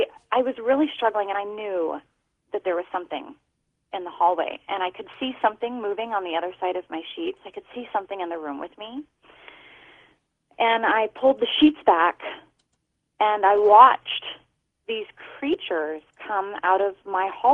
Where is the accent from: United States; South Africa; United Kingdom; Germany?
United States; Missouri; and I grew up in Missouri, so it was pretty hot in the summers.